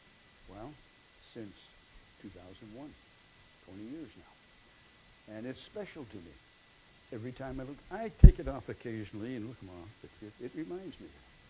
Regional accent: New Hampshire, United States; born there; I was born in New Hampshire.

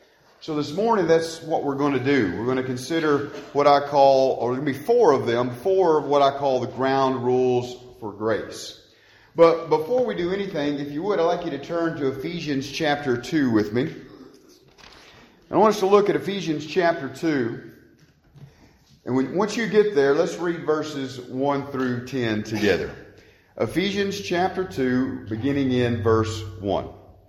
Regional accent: Kentucky, United States; you may have already picked up on my accent. I'm originally from Butler County, Kentucky, just south of Caneyville, if you're familiar with the area.

